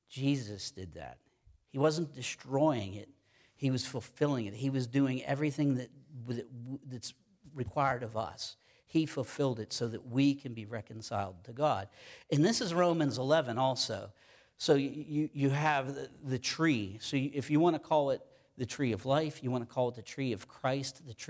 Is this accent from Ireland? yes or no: yes; Ireland; And I'm a proud Irishman. I am proud. We love hard. We fight hard. We're Irish.